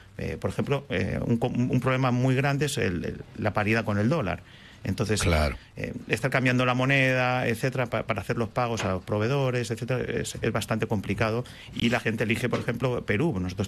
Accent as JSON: {"language": "Spanish", "town": "Madrid", "region": "Community of Madrid", "country": "Spain", "also_born_or_lived": "Miami", "said": "pero soy de Madrid, viví en Miami también unos años y viajo mucho por Latinoamérica"}